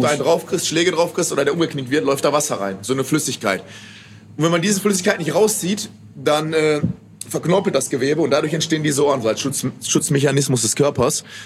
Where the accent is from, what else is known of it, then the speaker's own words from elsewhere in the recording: Bottrop, North Rhine-Westphalia, Germany; ich komme aus Bottrop-Badenburg, die Ecke.